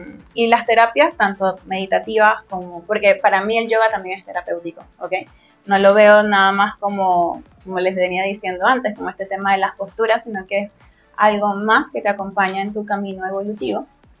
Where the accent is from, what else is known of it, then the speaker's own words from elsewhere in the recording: Venezuela; now in Buenos Aires, Argentina; ¿okay? Soy venezolana.